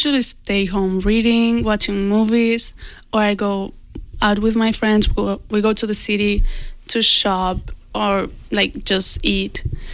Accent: Barcelona, Catalonia, Spain; I'm from Barcelona, that it's, I live in a town near Barcelona, so I'm used to, like, the city

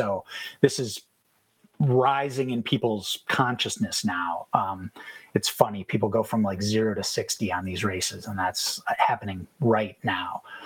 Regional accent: Minnesota, United States; now in Madison, United States; No, I grew up in the Twin Cities, but I came here for college, like so many of us do.

